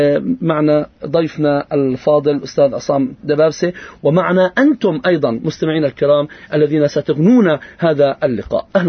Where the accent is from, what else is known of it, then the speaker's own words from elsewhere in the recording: Palestine; هو الجانب الأهم في حياتنا كفلسطينيين